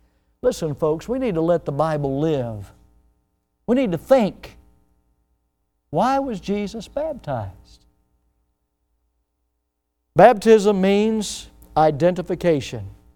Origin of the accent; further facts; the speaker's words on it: Florida, United States; Where are you from? I'm from Florida. You know, I'd be out of place.